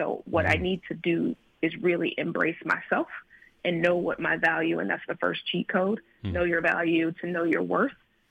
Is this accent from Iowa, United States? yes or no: no; Alabama, United States; growing up in Alabama, the Bible Belt, the daughter of a preacher, or the granddaughter of a preacher, the daughter of a women's minister